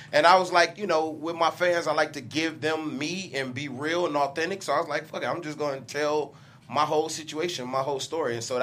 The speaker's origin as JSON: {"language": "English", "town": "Detroit", "region": "Michigan", "country": "United States", "said": "I'm from Detroit, man. I went to public school."}